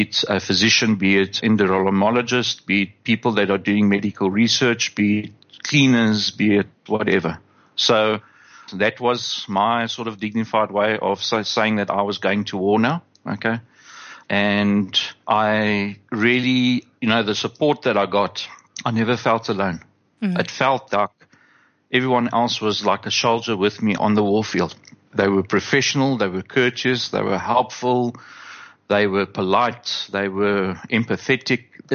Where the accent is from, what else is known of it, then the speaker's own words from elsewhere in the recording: South Africa; that just inspired me as a South African to appreciate what those people were doing for me.